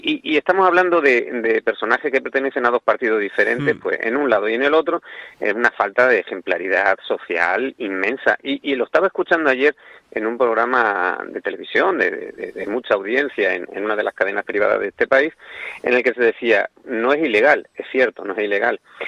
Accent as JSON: {"language": "Spanish", "country": "Spain", "said": "no tenemos que perder la perspectiva de que somos españoles, ¿no?"}